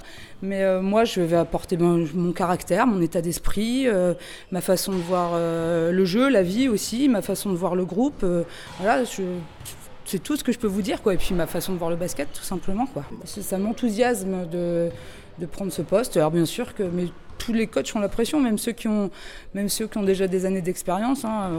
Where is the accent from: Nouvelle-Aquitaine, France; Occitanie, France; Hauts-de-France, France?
Hauts-de-France, France; Moi, je suis issue du Nord-Pas-de-Calais, hein, enfin du Pas-de-Calais, et donc c'est quand j'étais jeune